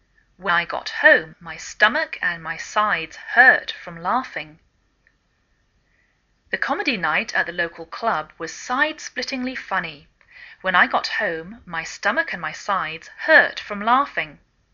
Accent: England, United Kingdom; I'm English, and I bring you A Cup of English a few times during the week.

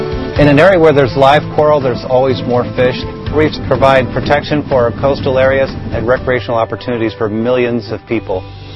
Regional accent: Florida, United States; I grew up diving in the Florida Keys, and it was just the most magical place.

